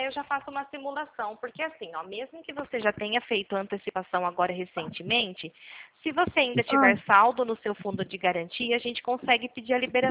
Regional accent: Nova Odessa, São Paulo, Brazil; Eu sou aqui da cidade de Nova Odessa.

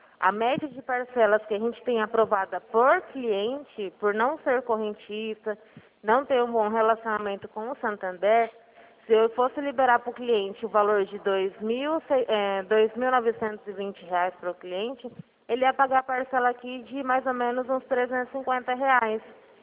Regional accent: Penápolis, São Paulo, Brazil; now in Araçatuba, Brazil; eu era de Penápolis, era mais perto da senhora aí. Agora eu tô morando aqui em Araçatuba.

